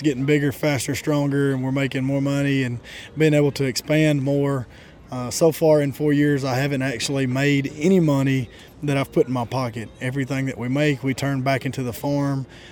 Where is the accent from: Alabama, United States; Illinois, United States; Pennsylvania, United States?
Alabama, United States; Danville; I'm owner-operator of DSR Farms. We are from Danville, Alabama, in the west side of Morgan County.